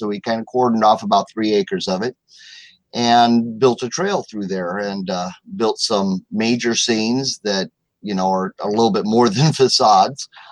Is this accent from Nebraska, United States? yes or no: yes; Omaha, Nebraska, United States; I grew up in Omaha, Nebraska.